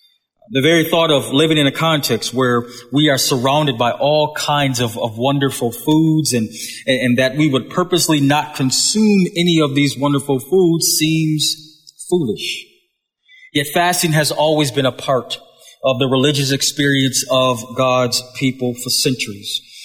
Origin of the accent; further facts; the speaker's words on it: Buffalo, New York, United States; My hometown of Buffalo is a city that is going the way of many major cities in our country, urban cities.